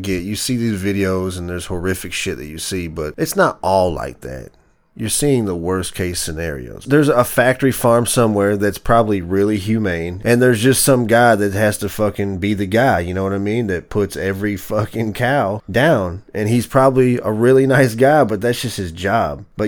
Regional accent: the South, United States; I'm from the South, man. And I grew up in the fucking 80s and the 90s.

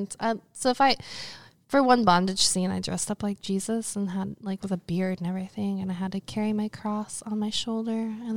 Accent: the South, United States; I'm from the South, so like anything that will give you a heart attack.

